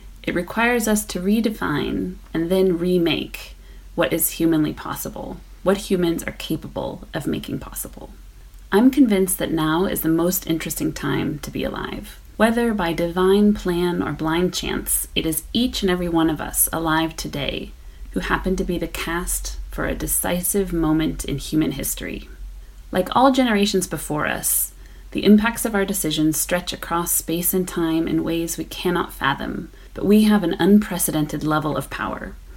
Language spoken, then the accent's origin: English; California, United States; in the vineyards where I grew up in California.